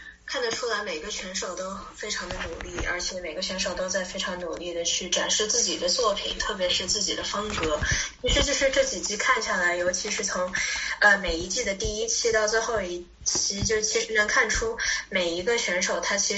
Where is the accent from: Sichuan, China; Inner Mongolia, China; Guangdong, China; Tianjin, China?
Sichuan, China; 因为我也是四川人